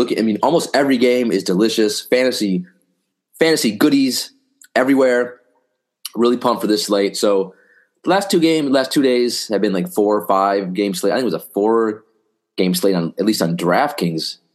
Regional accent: Wisconsin, United States; now in New York, United States; And then I'm from Wisconsin, so compared to Wisconsin, this is nothing. But still, now I've been in New York 12, 13 years

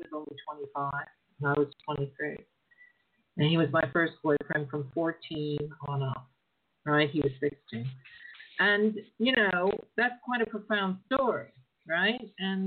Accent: Pittsburgh, Pennsylvania, United States; now in California, United States; I'm from Pittsburgh, you know, we're from Pittsburgh.

